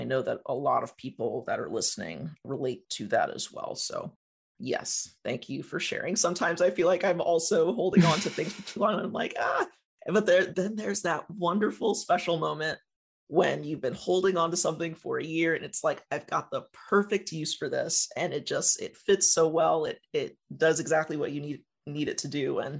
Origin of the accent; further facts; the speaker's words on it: Los Angeles, California, United States; I spent 15 years in Los Angeles, just left not too long ago, and 10 years when I was a kid.